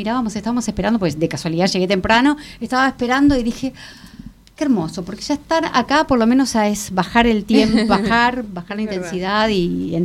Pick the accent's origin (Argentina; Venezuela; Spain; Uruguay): Argentina; a mí me da muchísimo orgullo que tengamos como argentinos un teatro